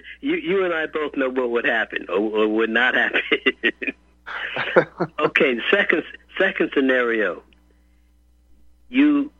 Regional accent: Newark, New Jersey, United States; Growing up in Newark, we would run down the street chasing and having fistfights with cops.

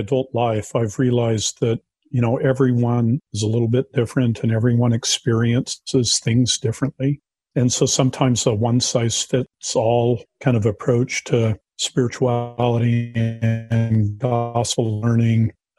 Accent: Salt Lake City, Utah, United States; Yeah, I grew up in Salt Lake, you know, a lifelong member of the church.

